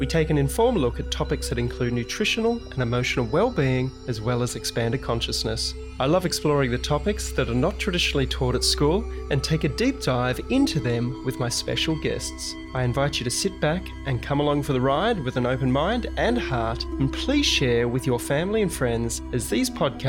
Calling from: New South Wales, Australia; I'm in far north New South Wales in Australia, and we're fortunate enough to have a beautiful freshwater creek running through our property

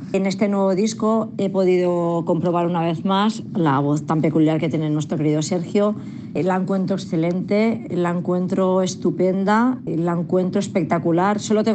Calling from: Caldas de Montbui, Catalonia, Spain; de Caldas de Montbui, Barcelona.

